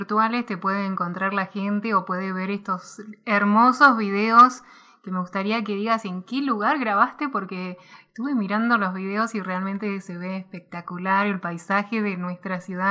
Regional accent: Bariloche, Río Negro, Argentina; somos de Bariloche

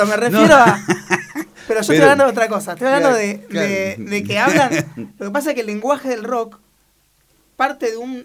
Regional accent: Buenos Aires, Argentina; Yo me crié en Buenos Aires y siempre viví, de hecho, creo que desde el año 92 vivo sobre la calle Corrientes, en diferentes lugares, pero sobre la calle Corrientes.

